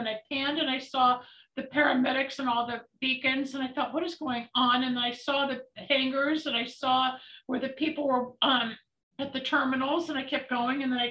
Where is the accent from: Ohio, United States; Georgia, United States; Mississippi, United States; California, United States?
California, United States; Los Angeles; But to backtrack, I'm born and raised in Los Angeles, got a bachelor's in health science at San Francisco State in 1975, went to Michigan for a master's in public health.